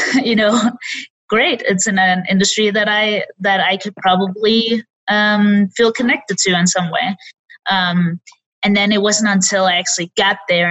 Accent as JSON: {"language": "English", "country": "Denmark", "moved": "as an adult", "lives_now": "United States", "said": "So I am from Denmark, and I've been in the States for about 4 years now."}